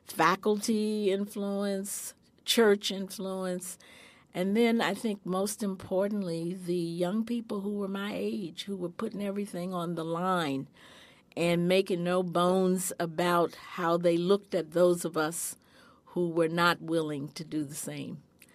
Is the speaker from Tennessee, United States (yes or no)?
yes; Memphis, Tennessee, United States; born there; I was born in Memphis, Tennessee in 1944.